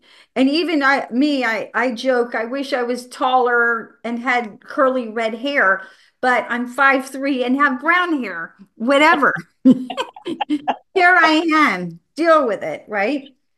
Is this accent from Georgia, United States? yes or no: yes; Savannah, Georgia, United States; I grew up in Savannah, Georgia, and I was headed to church.